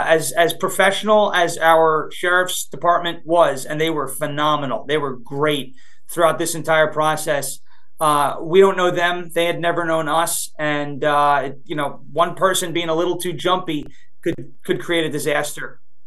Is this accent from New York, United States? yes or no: yes; New York, United States; now in Tennessee, United States; but I'm from New York and that's not pizza. So I can say that. I live in Tennessee now, but that's still not pizza